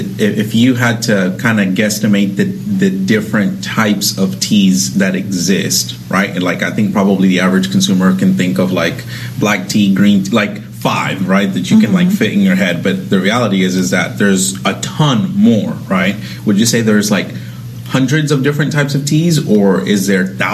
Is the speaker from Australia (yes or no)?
no; Peru; So we're from Peru. I'm from Peru.